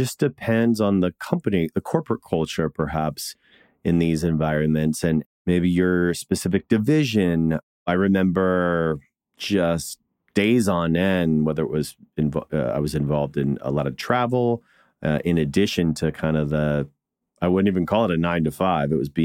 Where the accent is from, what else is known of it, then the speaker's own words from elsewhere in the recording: Washington, District of Columbia, United States; growing up in Washington, D.C. and East Coast mentality, when I moved to California